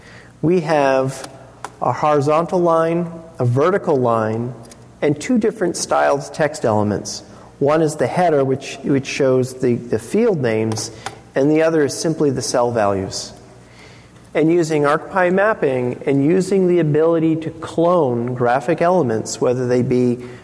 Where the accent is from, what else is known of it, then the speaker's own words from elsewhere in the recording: Olympia, Washington, United States; I'm from Olympia, Washington. Jeff is in Redlands, California.